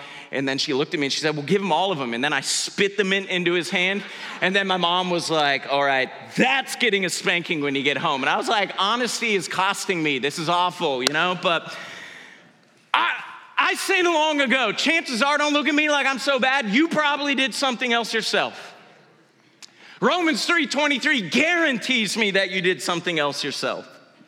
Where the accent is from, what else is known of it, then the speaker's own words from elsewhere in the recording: United States; I did what any three-year-old American boy would do. I just thought, I'm American.